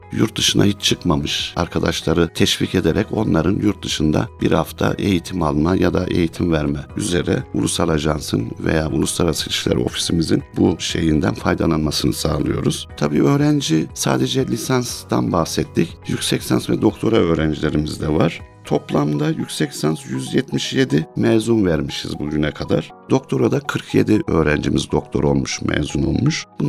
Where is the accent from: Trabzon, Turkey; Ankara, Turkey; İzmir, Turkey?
Ankara, Turkey; also born or lived in Aksaray / England; now in Afyonkarahisar, Turkey; Ben 1968 Aksaray aslen doğumluyum ama 2 yaşında Ankara'ya gelmişiz. İlk orta öğretim ve üniversite eğitimi Ankara'da yaptıktan sonra yurt dışında master ve doktoraya gittim. İngiltere'de 5,5 yıl kaldım.